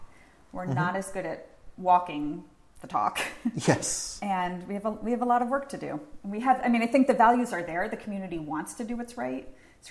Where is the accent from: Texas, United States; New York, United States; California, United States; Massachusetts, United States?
Massachusetts, United States; Cambridge; So I'm a native Cantabrigian. I grew up in North Cambridge on Sherman Street, which is a pretty major street, and went through the Cambridge Public Schools K-12 myself.